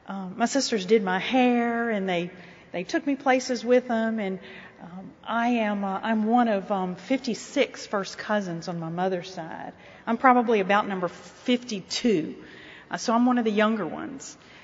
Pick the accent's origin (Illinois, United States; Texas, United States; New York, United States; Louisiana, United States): Louisiana, United States; Baton Rouge; I was born in Baton Rouge, grew up there. I'm the fourth daughter of five children.